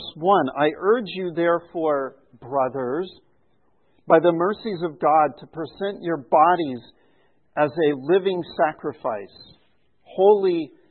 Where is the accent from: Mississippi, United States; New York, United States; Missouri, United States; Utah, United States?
Missouri, United States; Kansas City; one of those rabbis that was killed was from Kansas City, my hometown.